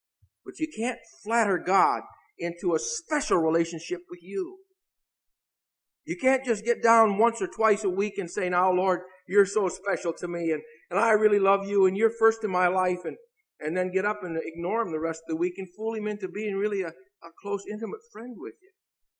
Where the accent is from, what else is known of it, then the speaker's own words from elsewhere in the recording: Midwest, United States; now in New England, United States; I like New England. I'm originally from the Midwest.